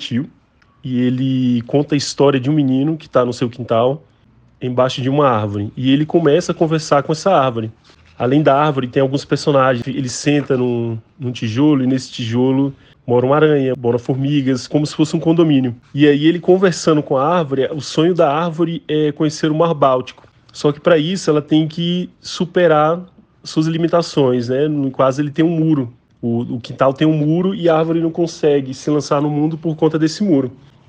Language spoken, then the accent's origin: Portuguese; Campo Formoso, Bahia, Brazil; also born or lived in Salvador; now in Brasília, Brazil; que eu também saí daí de Campo Formoso, fui morar em Salvador, depois fui morar em Brasília